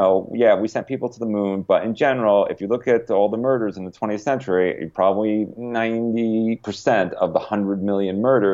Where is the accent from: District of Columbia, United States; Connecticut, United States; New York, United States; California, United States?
Connecticut, United States; Like when I was growing up in Connecticut, if you tried to explain to my grandmother that a black man would be president